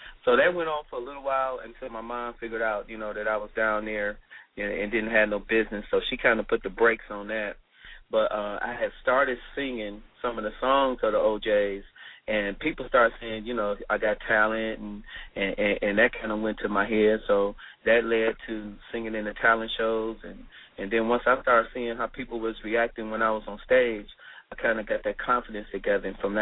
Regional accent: Cleveland, Ohio, United States; I'm from Cleveland, Ohio. I was born in Cleveland, Ohio. And, you know, I was the, you know, child, a middle child of three.

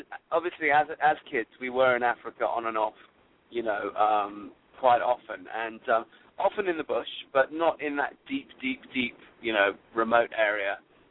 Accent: London, United Kingdom; born there; I was born in London, but my mother was South African and my father's from Zimbabwe.

